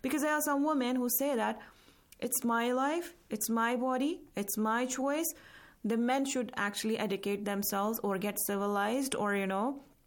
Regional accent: India; since I come from India

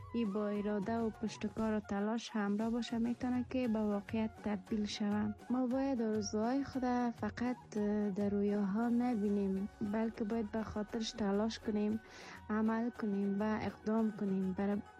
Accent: Afghanistan; بزرگترین آرزویم یا آرمانم برای وطنم و برای هموطنانم ایست که اینا به صلح آرام زندگی کنند. در وطنم برای جوان ها کار باشه

